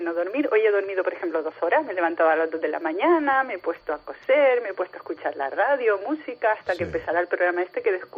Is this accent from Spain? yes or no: yes; Canary Islands, Spain; moved away; soy canaria, pero llevo 32 años aquí y el deje de mi niño se va, hijo, se va.